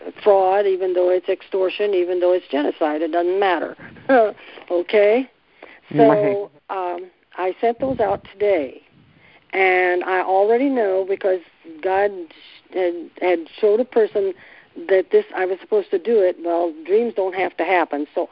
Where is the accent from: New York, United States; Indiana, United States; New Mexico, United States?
Indiana, United States; I'm from Indiana.